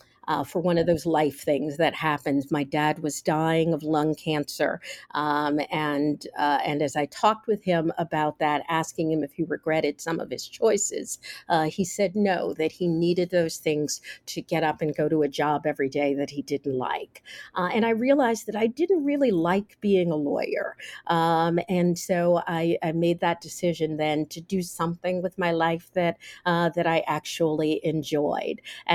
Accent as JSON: {"language": "English", "town": "Cincinnati", "region": "Ohio", "country": "United States", "tie": "born or raised there", "said": "I grew up in Cincinnati, Ohio. My parents were from Alabama, moved there for a better life for us."}